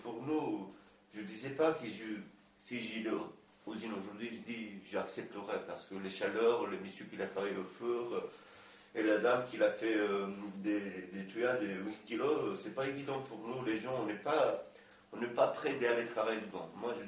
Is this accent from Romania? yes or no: yes; Romania; French is a second language; C'est, franchement, la époque chez nous, en Roumanie, il a pris les gens sur la route, forcé.